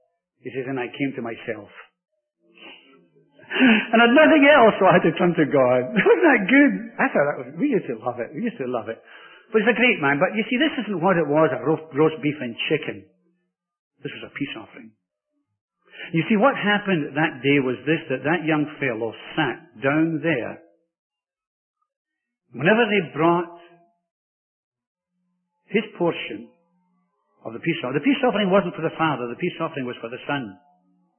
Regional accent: Glasgow, Scotland, United Kingdom; I was brought up in Glasgow. In Scotland, of course, you wouldn't have known that, would you? But I was brought up in Scotland

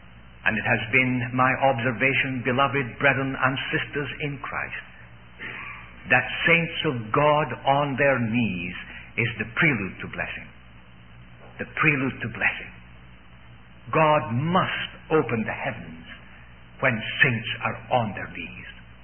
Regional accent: Scotland, United Kingdom; I can always remember, as a boy growing up in Scotland

